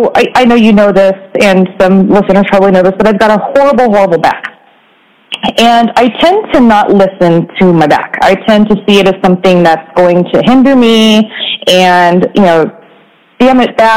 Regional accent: Oregon, United States; now in San Diego, United States; For many years, I had wanted to move away from my home state of Oregon and go adventure and find new people to learn about and adventure to different places.

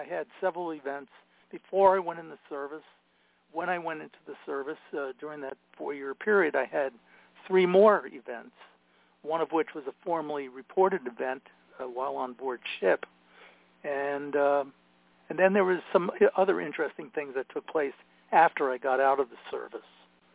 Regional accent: Pennsylvania, United States; born there; I was born in Pennsylvania. My father was from Pennsylvania, and my mom was from Elizabeth, New Jersey.

